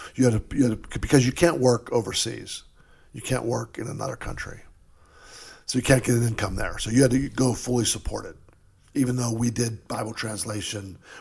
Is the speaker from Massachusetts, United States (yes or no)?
no; Pennsylvania, United States; born there; I was born in Pennsylvania.